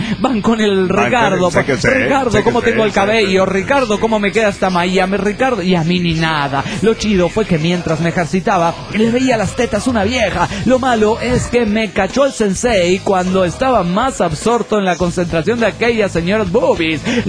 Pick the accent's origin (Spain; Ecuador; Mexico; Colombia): Mexico; Cuernavaca, Morelos; de Cuernavaca, Morelos, México.